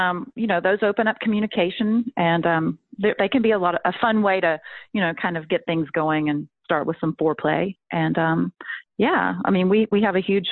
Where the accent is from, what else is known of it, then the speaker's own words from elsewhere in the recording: Bible Belt, United States; growing up in the Bible Belt, you know, sex was and is still, you know, really taboo.